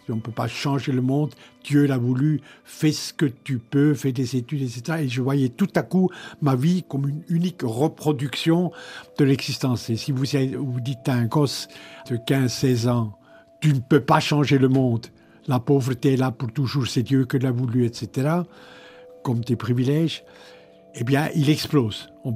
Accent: Bern, Switzerland; dans la région où j'ai grandi, aux Préalpes, dans les Préalpes bernoises

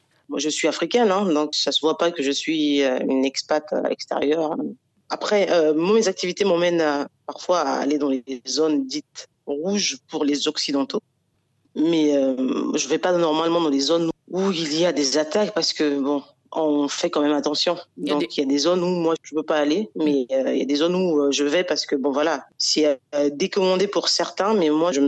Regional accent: Republic of the Congo; also born or lived in Abidjan; now in Ouagadougou, Burkina Faso; je suis à Ouagadougou depuis 5 ans maintenant. Je viens du Congo-Brazza. Je suis d'abord allée à Abidjan. Ensuite je suis à Ouaga pour un mois. J'ai décidé de m'y établir depuis 5 ans. Moi, je suis africaine

